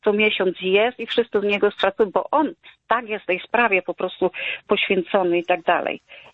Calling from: Przemyśl, Subcarpathian Voivodeship, Poland; A dzwonię z Przemyśla.

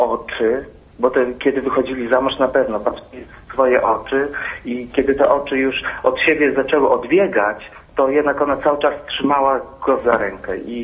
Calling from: West Pomeranian Voivodeship, Poland; Koło Koszalina.

